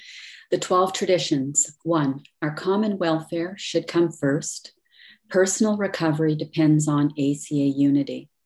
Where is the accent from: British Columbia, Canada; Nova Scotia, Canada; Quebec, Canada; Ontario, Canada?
Ontario, Canada; Toronto; grateful adult child. I'm from Toronto, Ontario, Canada